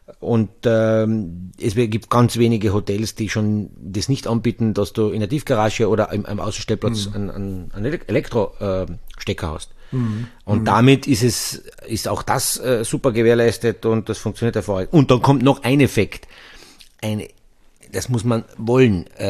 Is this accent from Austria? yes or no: yes; Austria; Aber bei uns in Österreich